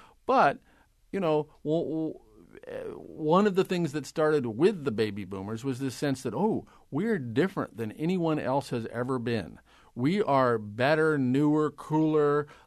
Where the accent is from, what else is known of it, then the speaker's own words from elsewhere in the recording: Omaha, Nebraska, United States; And I remember growing up in Omaha, Nebraska, the child of Depression people, my parents, that is